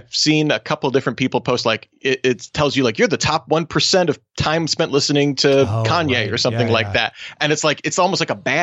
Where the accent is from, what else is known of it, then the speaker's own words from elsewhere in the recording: Australia; my home country of Australia